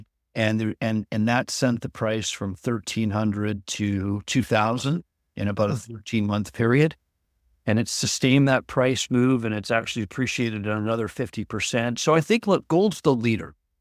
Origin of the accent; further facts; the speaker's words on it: Vancouver, British Columbia, Canada; I grew up in Vancouver, but my family, you know, my dad moved over from India when he was 21, right?